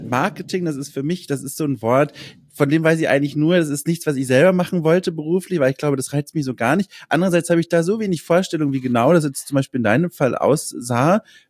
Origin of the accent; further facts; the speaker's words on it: Bavaria, Germany; ich komme ja aus Süddeutschland, aus Franken.